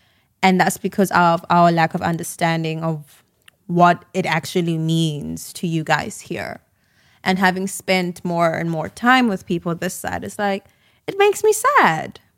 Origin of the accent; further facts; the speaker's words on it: South Africa; And then when I'd say I'm South African, they'd always have this confused look